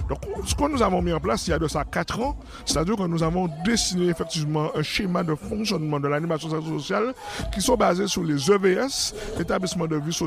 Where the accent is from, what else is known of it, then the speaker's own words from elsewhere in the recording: Guadeloupe, France; Quand on est Guadeloupéen, on aime la Guadeloupe.